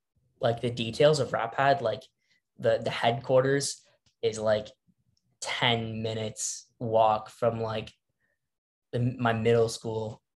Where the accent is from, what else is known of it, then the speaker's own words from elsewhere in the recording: Ontario, Canada; now in Ottawa, Canada; I'm in the capital right now. Like I'm from Waterloo region, but I'm in Ottawa. I'm in the capital.